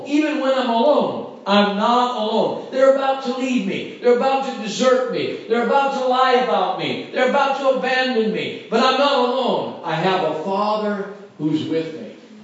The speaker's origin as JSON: {"language": "English", "country": "United States", "said": "I live in America. I come from America"}